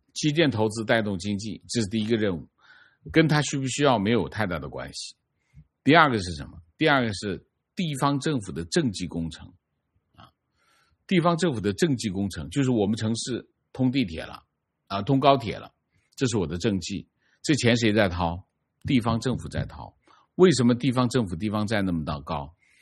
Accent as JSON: {"language": "Chinese", "country": "Taiwan", "said": "请习近平尊重我们台湾人民自己的选择。"}